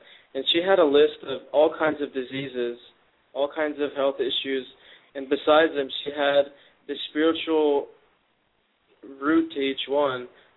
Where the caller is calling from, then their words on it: Virginia, United States; I'm calling from Virginia as usual.